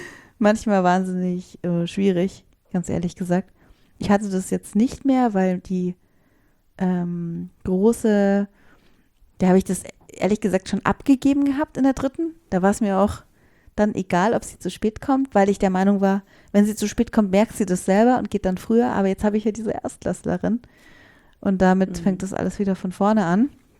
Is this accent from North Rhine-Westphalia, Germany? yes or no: no; Bavaria, Germany; wir sind ja aus Bayern